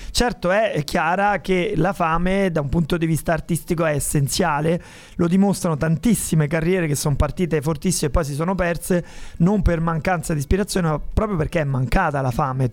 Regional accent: Rome, Lazio, Italy; da romano

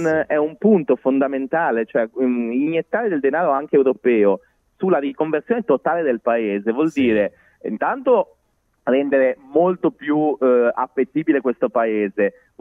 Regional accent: Liguria, Italy; Glielo dico da ligure, io sono ligure.

